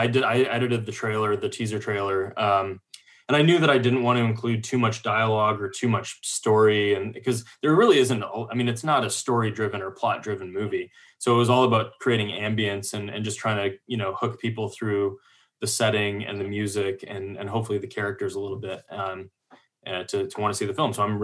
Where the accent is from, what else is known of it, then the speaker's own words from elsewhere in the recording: El Dorado, United States; also born or lived in Canada; I'm originally from Canada, but I moved to El Dorado when I was very young and grew up there. So I definitely consider it my hometown.